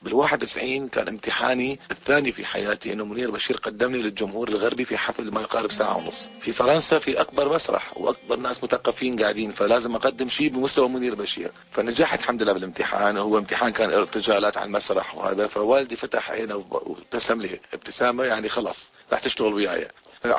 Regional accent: Iraq; حطوني في بلد هو بلد أمي صحيح، بس أنا ما أعتبر، أنا إحنا عراقيين شرقيين

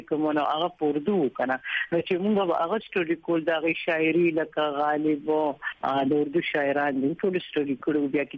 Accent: Mardan, Khyber Pakhtunkhwa, Pakistan; زه هم د مردان یم او په مردان کې مې سبق ویلې دی.

